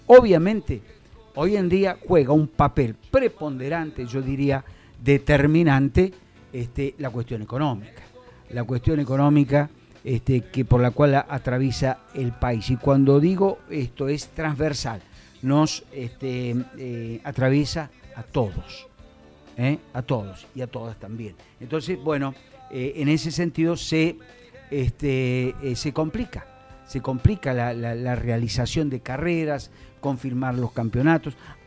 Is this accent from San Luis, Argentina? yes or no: yes; San Luis, Argentina; yo soy nacido y criado aquí en San Luis.